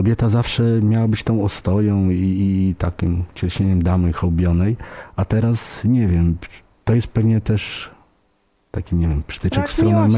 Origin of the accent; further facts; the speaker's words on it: Wrocław, Lower Silesian Voivodeship, Poland; ja się urodziłem i wychowałem na wrocławskim Szczepinie. Jest to blokowisko.